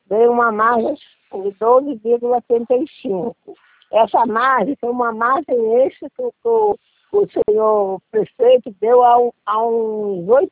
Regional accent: Rio de Janeiro, Brazil; eu sou daqui do Rio

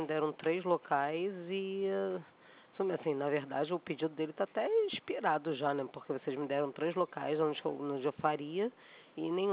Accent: Rio de Janeiro, Brazil; como eu sou do Rio de Janeiro

